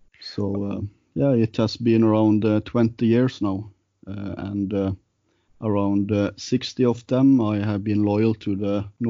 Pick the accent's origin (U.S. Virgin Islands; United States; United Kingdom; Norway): Norway; Arendal, Agder; also born or lived in Kristiansand; I was born in a medium-sized town called Kristiansand. It's in the south of Norway and also where I live today. But partly I grew up in another town called Arendal on a little island called Tromøya.